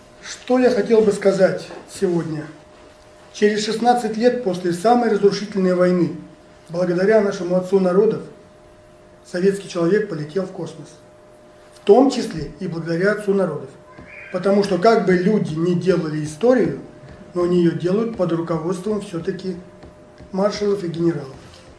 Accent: Moscow, Russia; Здесь, в Москве, будучи в отпуске, поскольку я москвич

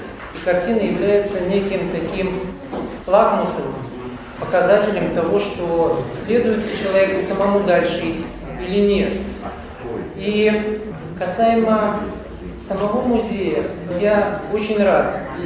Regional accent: Riga, Latvia; я из Риги.

